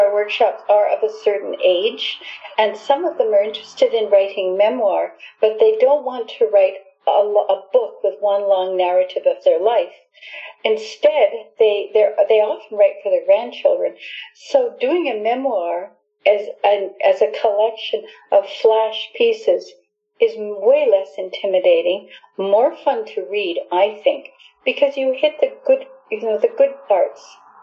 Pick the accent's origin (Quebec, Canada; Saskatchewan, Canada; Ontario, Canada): Quebec, Canada; Brome; I'm from Brome. I stay in touch with that part of the world.